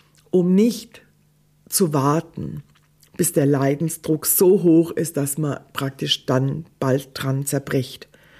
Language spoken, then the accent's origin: German; Odenwald, Germany; Ich bin im Odenwald auf dem Land groß geworden, da gab es nichts anderes.